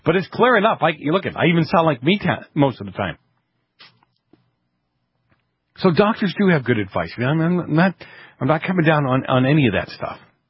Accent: Boston, Massachusetts, United States; Look, when I grew up in Boston, August was the month of feasts.

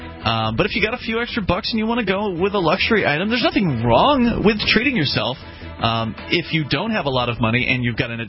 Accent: United States; born there; I don't feel guilty because I was born in America, or because I was

